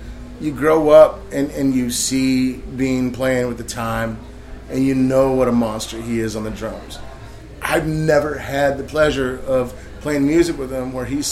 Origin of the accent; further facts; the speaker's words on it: Santa Fe, New Mexico, United States; now in Minneapolis, United States; I'm a transplant from Santa Fe, New Mexico, but Minneapolis is home